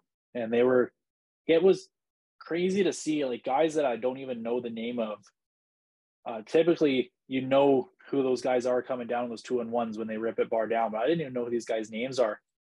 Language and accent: English; Brandon, Manitoba, Canada; Like my hometown, the Wheat Kings, look at the past players on the Wheat Kings.